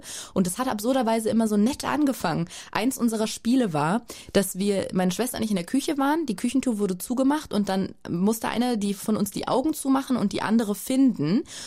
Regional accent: Berlin, Germany; Aufgewachsen bin ich tatsächlich in Schöneberg, bin einigermaßen oft umgezogen, aber begonnen hat mein Lebenslauf in Schöneberg.

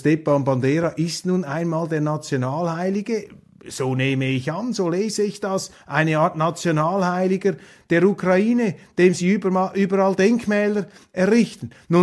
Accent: Switzerland; als Schweizer beunruhigt mich das, besorgt mich das auch.

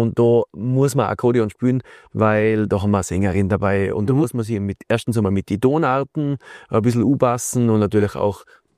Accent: Tyrol, Austria; Bei uns in Tirol ist natürlich die Steirische schon weit verbreitet, bei die ganzen Musikanten.

